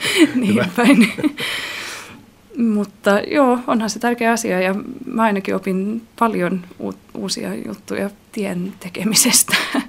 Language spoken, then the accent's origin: Finnish; Southwest Finland, Finland; kun istuu itse täällä Turussa, vaikka mä itse olen saaristosta kotoisin